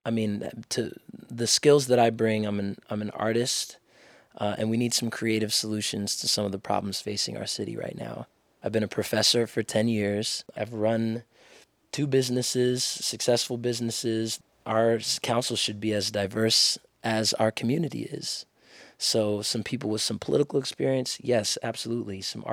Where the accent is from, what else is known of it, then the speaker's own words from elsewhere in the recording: Durham, North Carolina, United States; I'm interested in making an impact in Durham and my community here in my hometown.